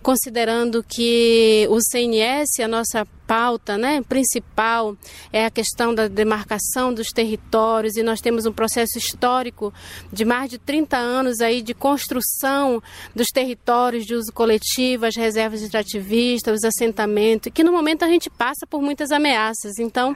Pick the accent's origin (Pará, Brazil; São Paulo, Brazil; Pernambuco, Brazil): Pará, Brazil; voltar para o nosso território, para o Marajó, para a minha terra querida.